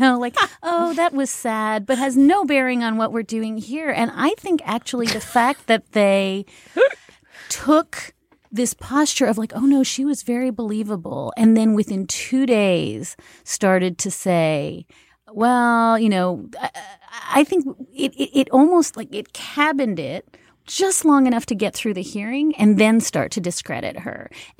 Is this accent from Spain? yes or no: no; Canada; I am Canadian